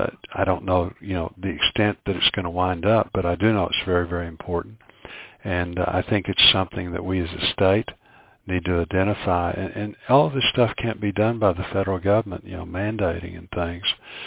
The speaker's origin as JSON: {"language": "English", "town": "Fort Smith", "region": "Arkansas", "country": "United States", "tie": "born or raised there", "said": "I grew up in Fort Smith. I went to Darby Junior High, Peabody Elementary, and Northside High School. Those are all very working class schools."}